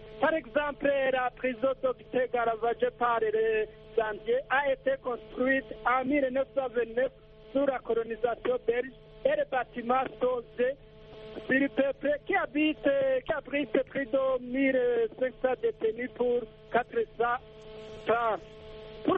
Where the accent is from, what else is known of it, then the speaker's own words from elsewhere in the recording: Burundi; Oui, chez nous, au Burundi, les conditions d'incarcération sont vraiment compliquées.